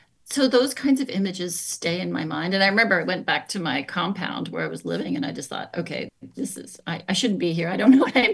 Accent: Canada; The walls were dirty, everything was dirty and yucky, and I came from Canada

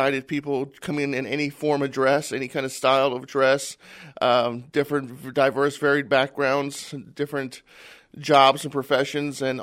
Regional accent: San Antonio, Texas, United States; I'm from San Antonio, so if you're not a fan of the Spurs, then you're not part of the city.

